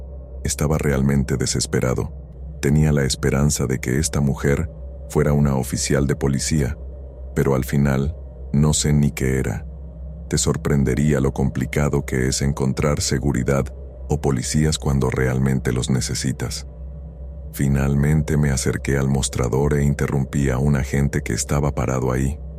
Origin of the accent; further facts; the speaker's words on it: United Kingdom; Soy británica y en ese momento tenía apenas 19 años